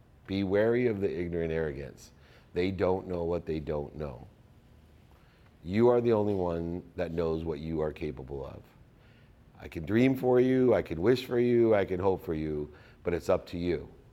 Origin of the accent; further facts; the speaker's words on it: San Diego, California, United States; But now that I was 30 years old, living in my hometown of San Diego, in my dream house with my dream girl, for the first time in my life, I wasn't happy.